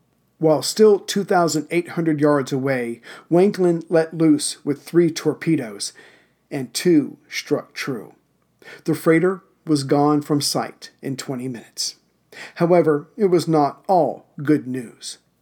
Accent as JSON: {"language": "English", "region": "South Carolina", "country": "United States", "tie": "born or raised there", "said": "Donald Quattlebaum of Pawleys Island, South Carolina, my home state."}